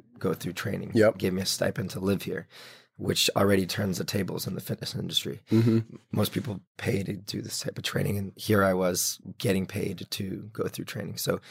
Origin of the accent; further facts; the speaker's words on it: Los Angeles, California, United States; I'm from Los Angeles, and SoulCycle kind of invited me to New York to do training.